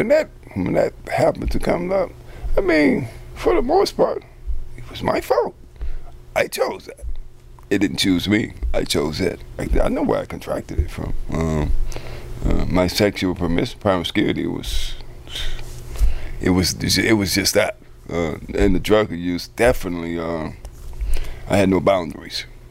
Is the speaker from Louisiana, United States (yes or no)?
yes; New Orleans, Louisiana, United States; In the Desire Housing Projects.